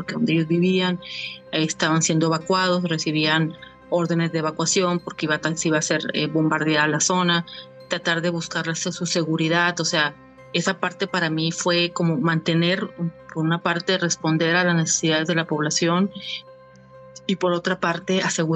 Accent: Baja California, Mexico; Yo soy originaria de Baja California

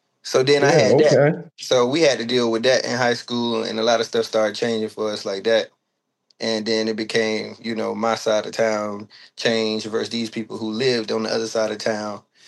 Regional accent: Georgia, United States; also born or lived in Waycross; Man, I'm just a country boy from South Georgia, man. About an hour from Jacksonville, Florida. Now I went to Waycross, if y'all know. A small place, man. Country, but we real.

